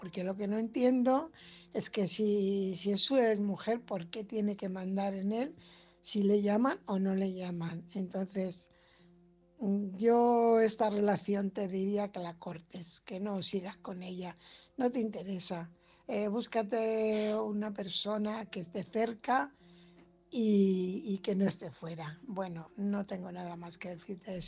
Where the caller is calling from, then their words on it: Fuenlabrada, Community of Madrid, Spain; corresponsal de Fuenlabrada.